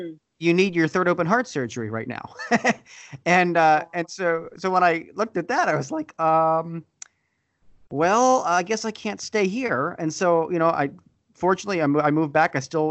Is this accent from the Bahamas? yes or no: no; Philadelphia, Pennsylvania, United States; now in Wisconsin, United States; I was born and raised out in Philadelphia, but I moved to Wisconsin.